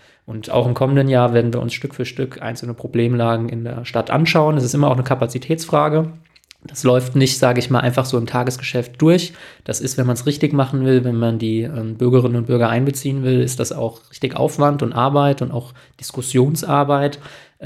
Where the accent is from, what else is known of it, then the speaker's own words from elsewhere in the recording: Austria; also selbst ich jetzt als Österreicher Bub